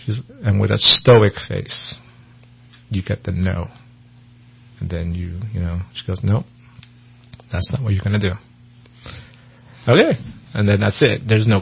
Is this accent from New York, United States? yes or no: yes; Brooklyn, New York, United States; So, you know, we were immigrants. We immigrated to New York, of all places, right? I grew up in Brooklyn, New York.